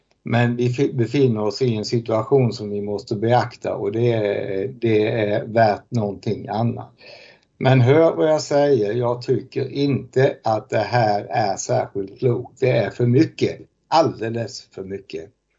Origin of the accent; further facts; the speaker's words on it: Småland, Sweden; Jag är smålänning